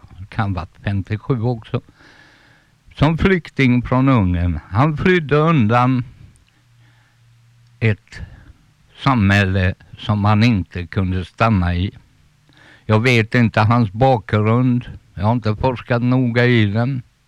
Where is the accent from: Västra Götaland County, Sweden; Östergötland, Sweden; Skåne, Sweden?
Västra Götaland County, Sweden; Gothenburg; Jag minns i Göteborg, i arbetarkvarteren där jag växte upp